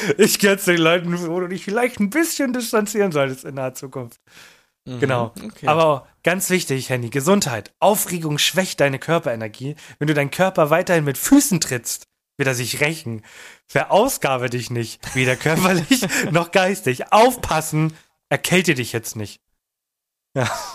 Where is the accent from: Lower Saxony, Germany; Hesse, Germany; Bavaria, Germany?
Lower Saxony, Germany; Buxtehude; born there; Buxtehude.